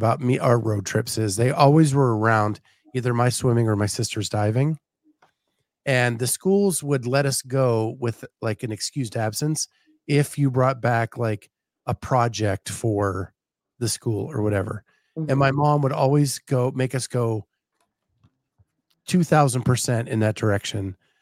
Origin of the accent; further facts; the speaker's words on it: Pennsylvania, United States; So Katie, I did not grow up in Ohio. I grew up in Pennsylvania, but I don't know if that, I mean, not that far.